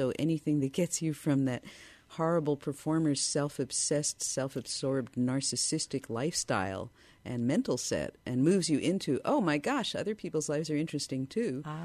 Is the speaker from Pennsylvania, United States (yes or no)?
yes; Philadelphia, Pennsylvania, United States; I grew up in Philadelphia. That's how I think of it. I learned to be a person.